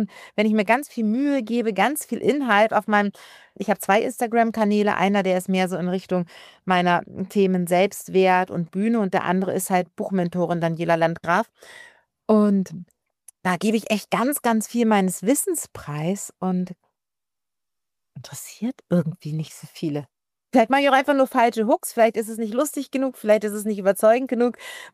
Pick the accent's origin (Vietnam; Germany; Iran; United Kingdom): Germany; Hamburg; ich bin ja aus Hamburg, auch wenn ich jetzt nicht mehr in Hamburg wohne, aber ich habe ja viele Jahrzehnte in Hamburg gewohnt